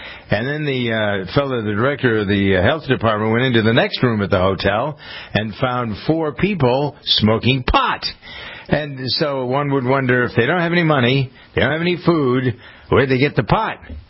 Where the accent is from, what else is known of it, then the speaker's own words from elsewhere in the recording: Framingham, Massachusetts, United States; a bunch of Haitian refugees who have found their way to my hometown of Framingham, Massachusetts.